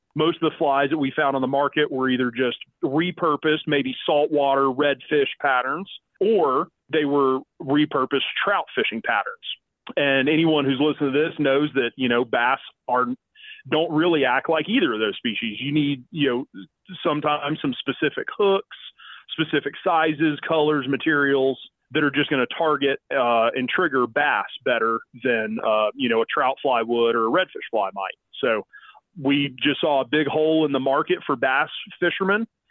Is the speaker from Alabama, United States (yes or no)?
yes; Huntsville, Alabama, United States; we kind of ended up just lucked into growing up around Huntsville with the Tennessee River systems through there and Southern Tennessee